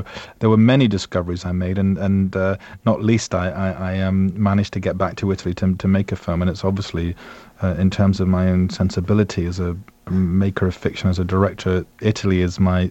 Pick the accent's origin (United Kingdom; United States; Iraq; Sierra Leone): United Kingdom; Isle of Wight, South East England; The island itself is a very, very beautiful and very neglected place off the coast of southern coast of England. And I spent the first 18 years of my life there